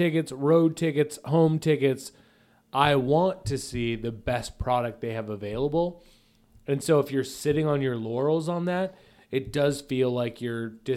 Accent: San Antonio, Texas, United States; I'm from San Antonio.

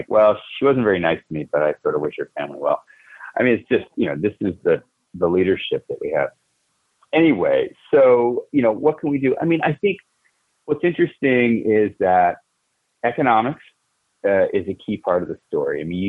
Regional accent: Washington, District of Columbia, United States; my hometown here of Washington, D.C.

